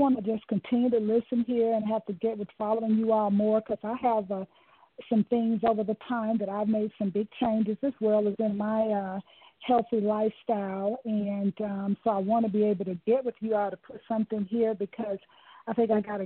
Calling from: Atlanta, Georgia, United States; I'm calling from Atlanta, Georgia.

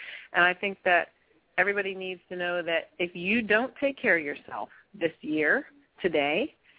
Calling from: San Francisco, California, United States; I'm super fine from San Francisco.

